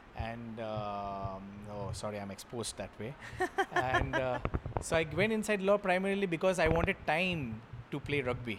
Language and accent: English; Kolkata, West Bengal, India; now in Mumbai, India; Well, born and brought up in Calcutta, in West Bengal, eastern side of India.